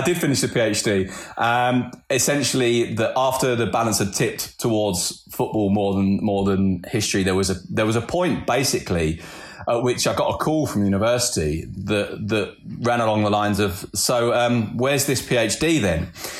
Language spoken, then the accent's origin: English; London, United Kingdom; I grew up in North London